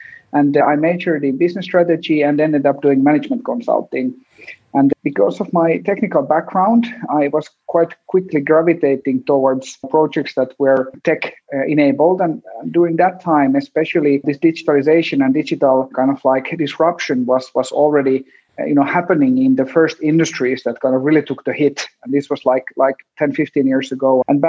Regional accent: Finland; I had one of the most active BBSs in my home country in Finland.

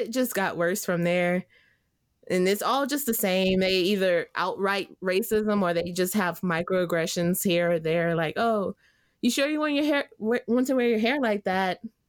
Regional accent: Louisiana, United States; So growing up in Southern Louisiana, where I was kind of sheltered from it

